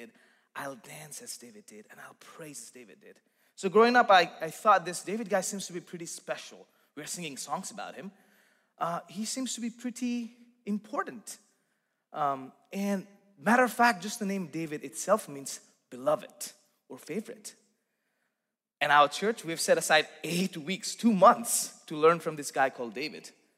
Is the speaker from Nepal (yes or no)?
yes; Nepal; Growing up in Nepal, I remember singing this Nepalese Christian song